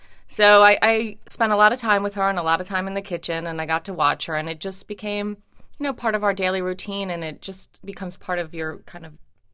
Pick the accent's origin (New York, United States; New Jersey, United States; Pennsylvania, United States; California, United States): New Jersey, United States; also born or lived in Israel; I grew up in New Jersey.